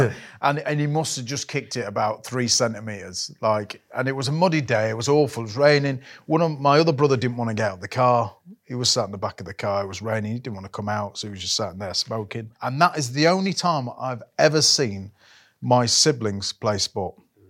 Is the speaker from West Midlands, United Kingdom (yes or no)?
no; Leeds, Yorkshire and the Humber, United Kingdom; But I always wanted to play for Leeds. It's my hometown club. Everybody in this place wanted to play for the Leeds Rhinos.